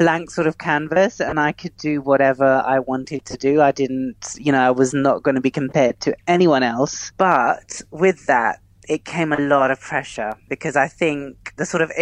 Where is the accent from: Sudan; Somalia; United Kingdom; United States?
United Kingdom; London; I'm Muslim. I'm British. I'm of Pakistani heritage. And I'm a Londoner.